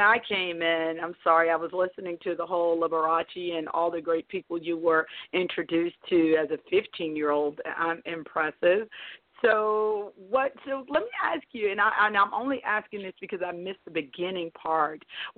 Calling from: Georgia, United States; I'm in Georgia as well. I'm in Georgia.

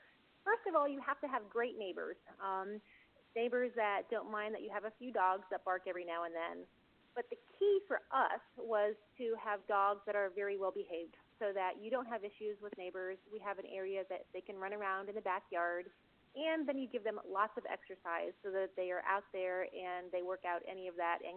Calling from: Anchorage, Alaska, United States; I'm calling from Anchorage.

